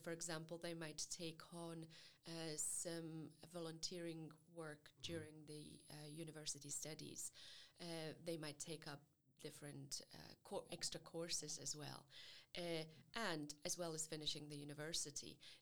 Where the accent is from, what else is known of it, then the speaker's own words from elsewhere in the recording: Poland; English is a second language; now in Glasgow, United Kingdom; you can probably hear it in my accent, I'm not originally from Scotland, I'm originally from Poland, and I completed my education both in Poland and in the UK.